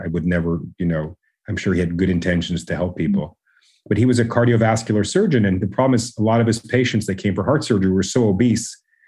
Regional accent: Canada; I'm Canadian

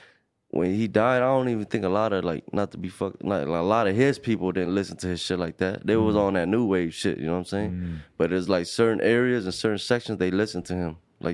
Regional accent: Long Beach, California, United States; And I told him, what's up, man? … from Long Beach.

